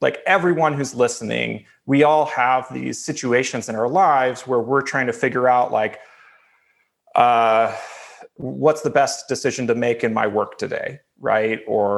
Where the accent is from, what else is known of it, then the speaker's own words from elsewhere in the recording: Oakland, California, United States; So as an example, I was born in Oakland, California, and growing up, I took things like buses, roads, sewer systems, money, local, state, and federal governments for granted.